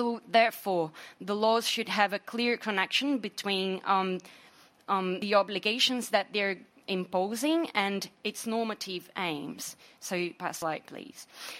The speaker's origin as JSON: {"language": "English", "country": "Brazil", "second_language": "English", "said": "I bring here one example because I come from Brazil and we are quite excited about our new internet law."}